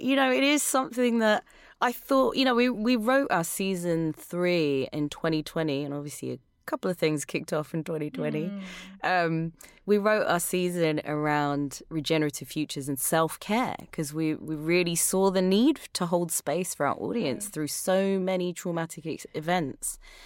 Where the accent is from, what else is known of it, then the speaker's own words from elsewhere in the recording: London, United Kingdom; I grew up in England, in London, which is a beautiful place to be as well